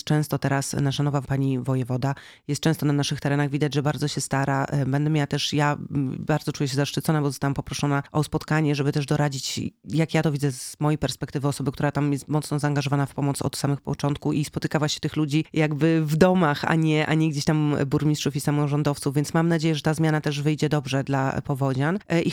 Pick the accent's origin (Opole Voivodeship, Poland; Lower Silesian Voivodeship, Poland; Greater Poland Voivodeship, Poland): Lower Silesian Voivodeship, Poland; Kotlina Kłodzka, z której pochodzę, żyje głównie z turystyki